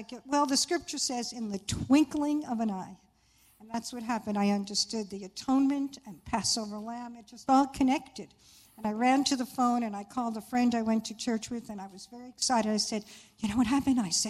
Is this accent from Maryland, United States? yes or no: no; New York City, New York, United States; Well, I grew up in New York City. I'm Jewish, my Jewish parents